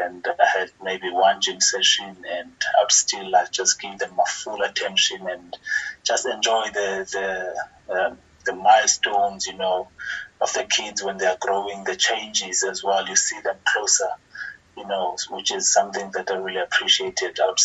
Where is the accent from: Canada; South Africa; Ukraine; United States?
South Africa; Tabankulu, Eastern Cape; also born or lived in Mount Frere; Yeah, so I basically grew up in Davangulu. I was born in Mount Frere. That's where my parents live. I'm from Mount Frere, but when I was 4 months, I went to stay with my grandmother from my mom's side in Tabangulu, which is close to Mount Frere. And I grew up there.